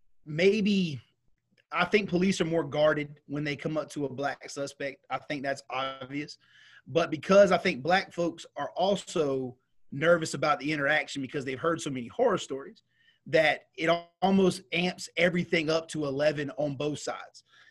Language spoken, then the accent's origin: English; United States; You know, as an American, I had that choice.